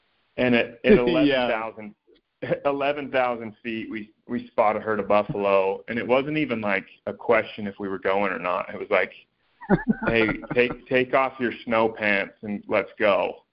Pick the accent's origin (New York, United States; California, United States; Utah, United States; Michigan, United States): Utah, United States; Ferron; now in St. George, United States; So I grew up in Emery County, Utah. A lot of people don't know where that's at. A little town called Farron. I think population's still less than 2,000 people.